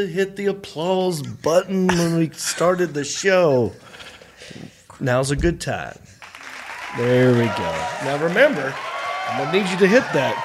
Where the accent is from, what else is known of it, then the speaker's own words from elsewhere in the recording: Hickory, North Carolina, United States; That's right. I am from Hickory. I'm happy about it.